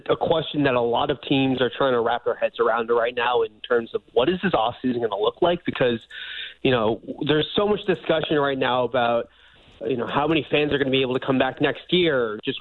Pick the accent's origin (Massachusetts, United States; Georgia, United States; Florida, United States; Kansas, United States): Massachusetts, United States; Boston; now in New York, United States; as someone who lives in New York and I grew up in Boston, so I'm very familiar with incredibly passionate, you know, do or die kind of fan bases.